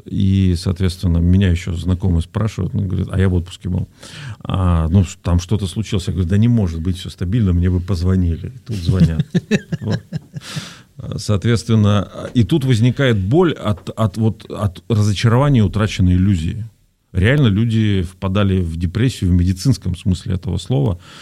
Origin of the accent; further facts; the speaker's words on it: Ural, Russia; так как сам я с Урала, я это называю правило реальных или правильных пацанов